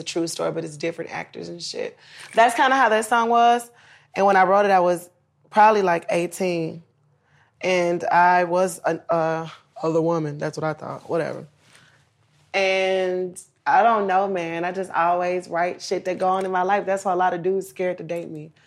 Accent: Memphis, Tennessee, United States; For three, we're from Memphis. But we don't sound a lot alike.

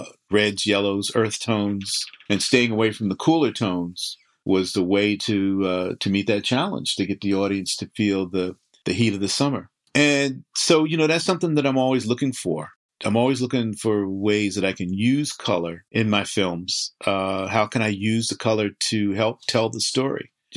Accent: Newark, New Jersey, United States; recalled my adventures, you know, growing up in the projects in Newark

